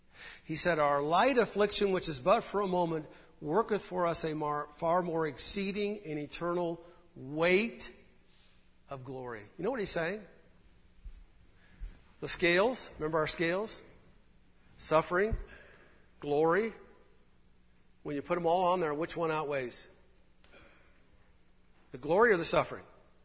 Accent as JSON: {"language": "English", "region": "Idaho", "country": "United States", "tie": "born or raised there", "said": "I was raised in Idaho, so I've ridden horses a little bit."}